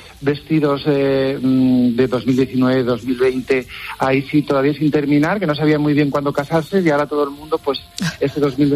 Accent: Miguel Esteban, Castilla-La Mancha, Spain; Sí, bueno, mira, Miguel Esteban es mi pueblo. Es un pueblo de mucha tradición de confección.

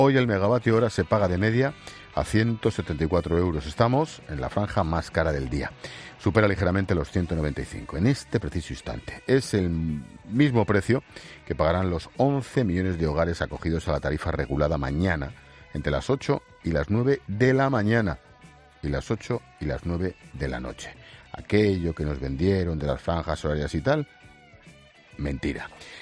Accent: Spain; Soy muy español.

